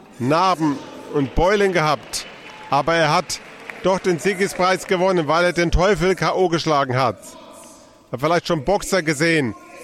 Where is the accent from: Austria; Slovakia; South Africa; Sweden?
South Africa; KwaZulu-Natal; ja, ich bin nicht von hier, ich komme von KwaZulu-Natal.